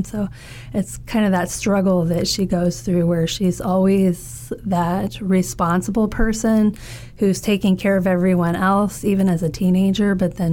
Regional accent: Illinois, United States; When I was growing up in Effingham County, Lakeland College was our local community college.

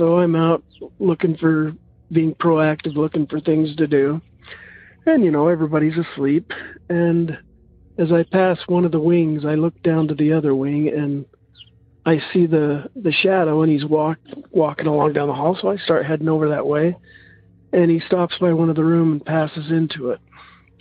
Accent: Idaho, United States; Hi, this is … I'm from Idaho.

